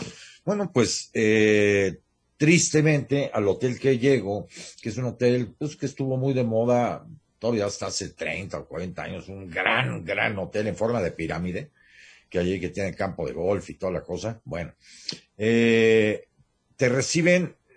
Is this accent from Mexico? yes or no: yes; Mexico; nosotros como mexicanos